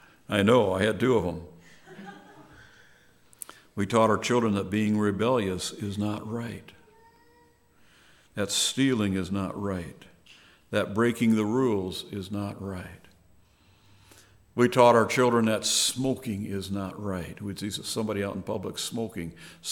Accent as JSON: {"language": "English", "region": "Wisconsin", "country": "United States", "tie": "born or raised there", "said": "I grew up in the Bad River Reservation there in northwestern Wisconsin of the Ojibwe band the Lake Superior band of the Ojibwe Indians."}